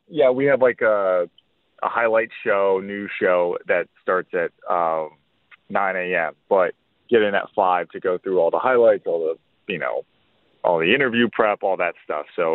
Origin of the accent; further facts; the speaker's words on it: Florida, United States; to do this in my hometown is a dream come true. And I know, I grew up with these teams. I grew up with the Marlins. Literally, as those teams were growing up, so was I. Marlins, Panthers, Heat.